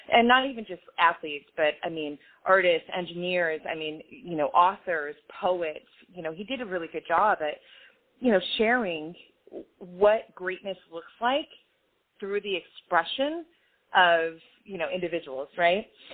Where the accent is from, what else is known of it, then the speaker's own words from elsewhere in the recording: California, United States; Yeah, well, primarily California. I am one of five siblings, so older sister, three brothers, and important to reference them because our family life was, yeah, we moved around a bit. We started in Northern California, but at a very young age, moved down